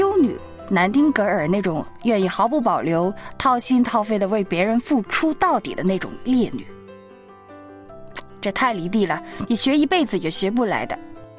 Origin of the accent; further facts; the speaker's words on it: Shanghai, China; 咱们上海人骨子里就是有一种傲气，不低头不认输